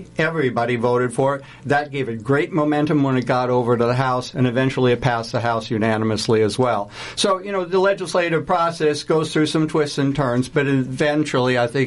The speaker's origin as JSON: {"language": "English", "town": "Ames", "region": "Iowa", "country": "United States", "tie": "born or raised there", "said": "You know, Ames is my hometown"}